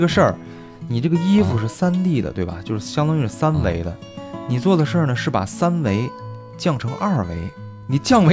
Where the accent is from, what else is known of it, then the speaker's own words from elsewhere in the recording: China; 我是中国人里就是数学学的不太好的